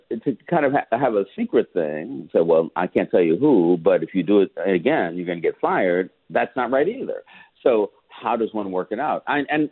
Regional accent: United States; I know I'm an American.

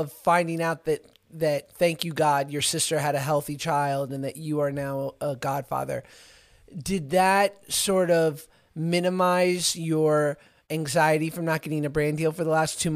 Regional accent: New York, United States; I grew up in New York, and I would hear people going, and I just never did.

